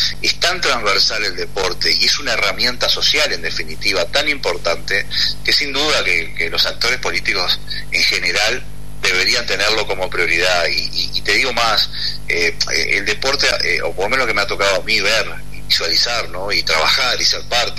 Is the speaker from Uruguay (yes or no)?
yes; Minas, Lavalleja, Uruguay; now in Montevideo, Uruguay; Soy de La Valleja, yo soy minuano. Ajá. Ya hace varios años que estoy acá en Montevideo